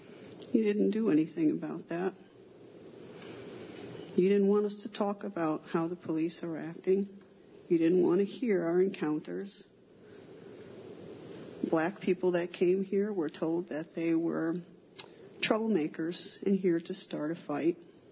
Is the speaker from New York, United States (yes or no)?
yes; Dryden, New York, United States; I hail from Dryden.